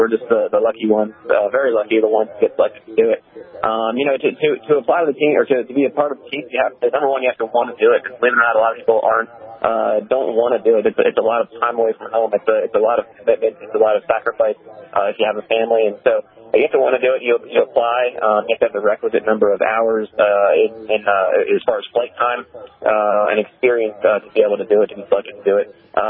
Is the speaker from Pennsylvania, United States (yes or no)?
yes; Humbletown, Pennsylvania, United States; Well, I'm from Humbletown, Pennsylvania. I grew up there central Pennsylvania